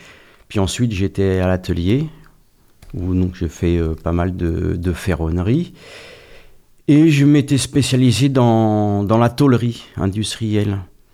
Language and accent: French; Île-de-France, France; born there; moi, je suis né en 1961 dans la région parisienne, donc c'était l'ex... le Seine-et-Marne.